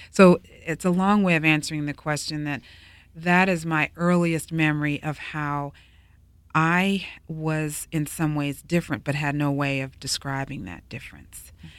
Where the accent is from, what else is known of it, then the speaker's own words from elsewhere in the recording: Washington, United States; the awareness of my experience growing up in Washington, going to an integrated school in which I found myself exposed to people who were the children of immigrants.